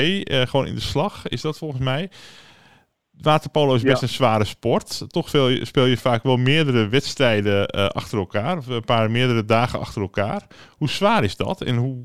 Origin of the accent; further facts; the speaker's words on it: North Holland, Netherlands; En we hopen natuurlijk als Zaankanters dat ZV de Zaan dat gaat halen.